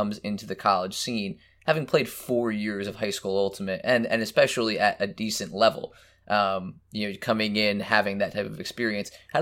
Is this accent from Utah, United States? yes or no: no; New Jersey, United States; I'm from New Jersey originally.